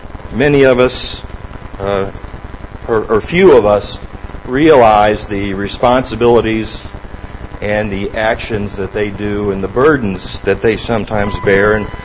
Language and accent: English; Ohio, United States; also born or lived in Virginia / Texas; I was born in Virginia, but raised in Ohio, but going home to see the family when I was growing up meant going to West Virginia. I went to junior high school and high school in Ohio